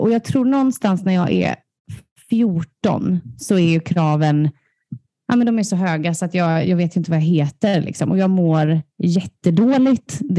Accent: Småland, Sweden; also born or lived in Kungsbacka; Så att mamma tog en U-turn och flyttade ner till Småland och tog mig med sig när jag var 5. Så där är jag uppvuxen

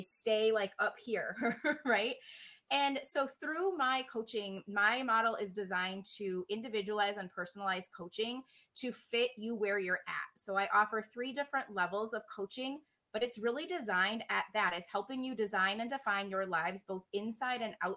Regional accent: Rochester, United States; clearly I'm from Rochester, as we've talked about.

